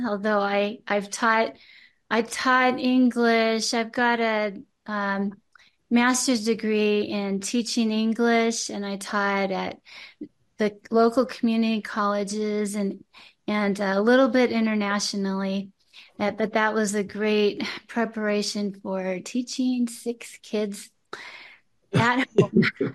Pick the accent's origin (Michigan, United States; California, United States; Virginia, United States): California, United States; Glendale; Yeah, we grew up in Glendale, California, just one mile apart, went to all the public schools, the same schools